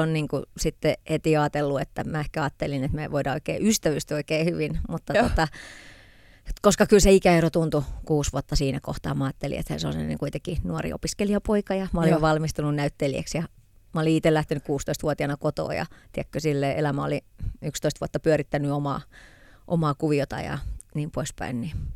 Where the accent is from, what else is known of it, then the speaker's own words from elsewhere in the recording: Rauma, Satakunta, Finland; Mä oon Raumalta kotosi, joo.